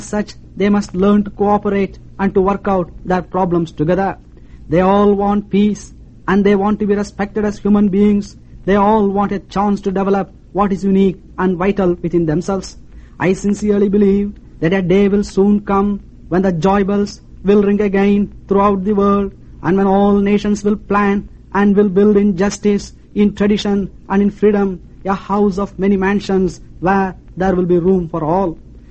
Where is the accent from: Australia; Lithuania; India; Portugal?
India; now in United States; Perhaps, as an Indian, I tend to look at the broader aspects of the problems which beset mankind. My people have long been concerned with the basic values of human life. My training as a lawyer and my experience here in America